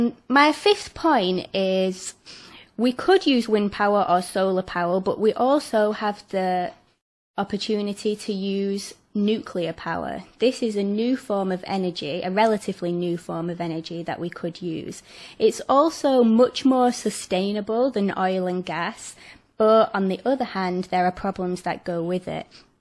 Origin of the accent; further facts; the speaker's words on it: England, United Kingdom; I'm a scientist from England